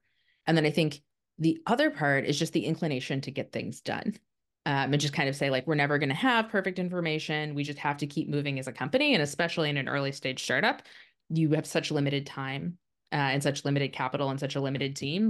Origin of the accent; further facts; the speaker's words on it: Michigan, United States; I grew up in southeastern Michigan. Most people like know it as car companies like Chrysler and Ford and GM were all right near where I was.